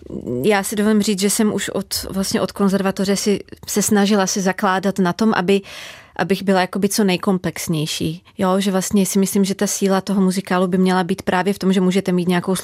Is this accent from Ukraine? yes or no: no; Slovakia; Czech is a second language; když slyším ty staré nahrávky, tak to bylo strašně slyšet, že jsem Slovenka